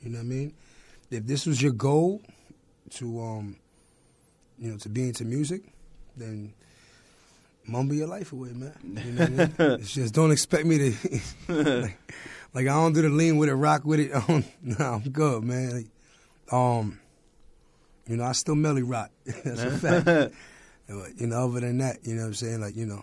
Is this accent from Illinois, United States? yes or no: no; New York City, New York, United States; Yo, I'm from the Bronx, man, but I'm from all over New York. That's a fact. Born and raised in the Bronx, man.